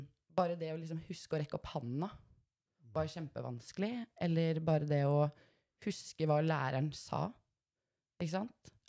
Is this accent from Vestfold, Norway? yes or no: yes; Horten, Vestfold, Norway; I Horten, så hadde vi håndklær på et sånn stativ